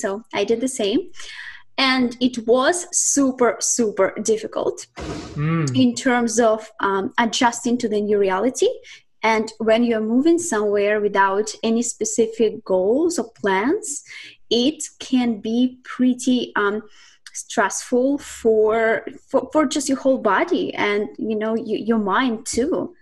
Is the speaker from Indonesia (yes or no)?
no; Siberia, Russia; I grew up in Russia, in Siberia. It's the furthest part in Russia.